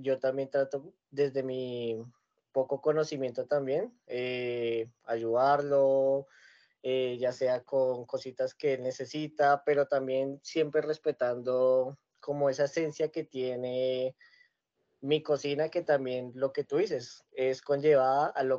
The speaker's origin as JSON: {"language": "Spanish", "country": "Colombia", "said": "tenemos que cuidar nuestra esencia como colombianos."}